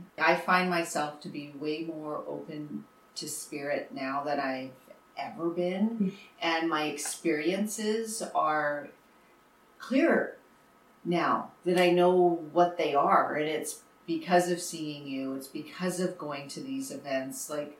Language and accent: English; Winnipeg, Manitoba, Canada; I'm from Winnipeg, so born and raised Manitoban. Both of my parents grew up. I've had the luxury of my life of being a farm girl and a city girl.